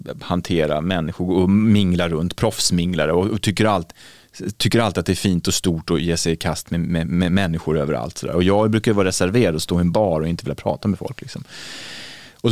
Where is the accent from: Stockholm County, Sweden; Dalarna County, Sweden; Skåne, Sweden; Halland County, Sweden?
Dalarna County, Sweden; Leksand; moved away; jag upplevde att jag är min hembygd, fast jag inte satt min fot i Leksand på 30 år sedan